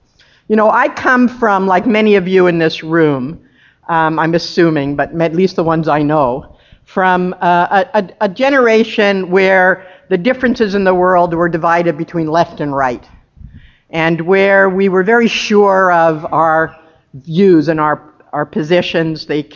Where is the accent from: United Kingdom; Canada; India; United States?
Canada; and I'm really proud as a Canadian to have an organization like the National Farmers Union here.